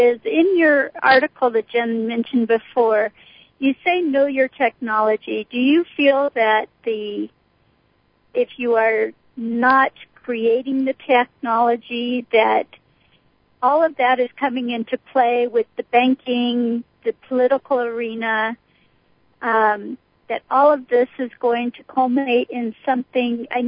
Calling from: Tucson, Arizona, United States; I'm calling from Tucson.

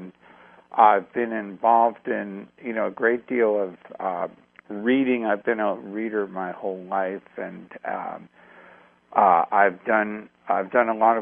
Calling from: New York, United States; I'm speaking to you from New York.

